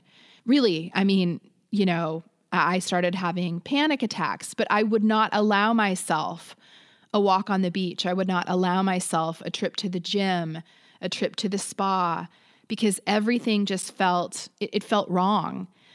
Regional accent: United States; I'm American and I got to fly out on a plane for free, paid for by my government.

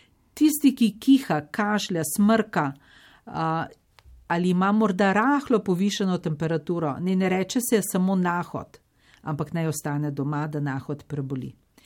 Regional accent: Vrhnika, Central Slovenia, Slovenia; prihajam iz Vrhnike, iz mehnega zaselka Mirke. Še vedno živim na Vrhniki.

